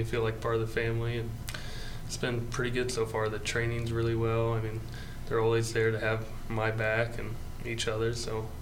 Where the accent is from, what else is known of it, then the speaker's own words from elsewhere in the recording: Knoxville, United States; also born or lived in Virginia; I'm originally from Knoxville, but I also grew up in Virginia for 8 years of my life.